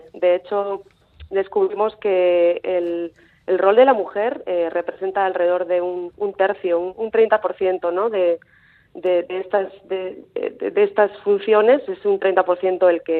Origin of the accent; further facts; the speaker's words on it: Vitoria-Gasteiz, Basque Country, Spain; moved away as an adult; also born or lived in England; now in Mexico; yo realmente soy de Gasteiz. Llevo bastantes años fuera de Gasteiz. Estuve en Inglaterra haciendo mis estudios de máster y doctorado y realmente mi trabajo actualmente está en la Universidad de Baja California, en México.